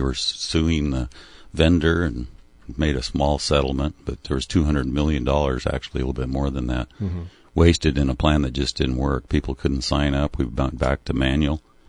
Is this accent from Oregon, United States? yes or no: yes; Ashland, Oregon, United States; born there; Well, I was born here in Ashland.